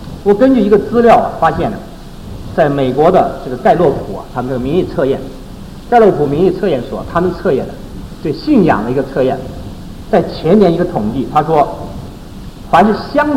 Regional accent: China; 这个信呢，就是我们中国人所讲的信仰

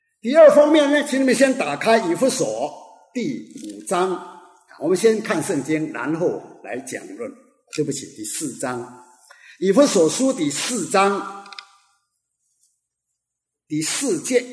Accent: Fujian, China; 你看，我是福建人

